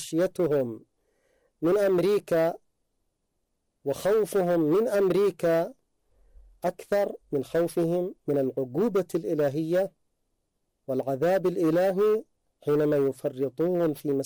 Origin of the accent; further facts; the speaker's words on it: Yemen; لذلك كان موقف بلدنا اليمن وقراره في الإسناد